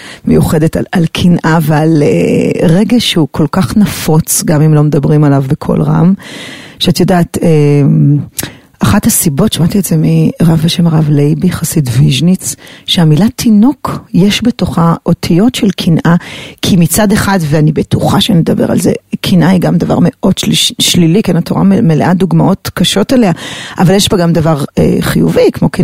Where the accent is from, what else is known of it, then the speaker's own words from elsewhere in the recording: Herzliya, Tel Aviv District, Israel; כשאני גדלתי בהרצליה